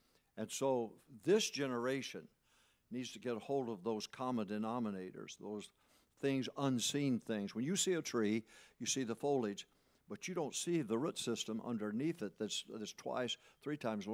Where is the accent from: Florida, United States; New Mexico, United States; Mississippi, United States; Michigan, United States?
Michigan, United States; also born or lived in Arkansas; I was born in Arkansas, raised in Michigan, and she, in our house, she was a Michigan Wolverine. I went to Michigan State University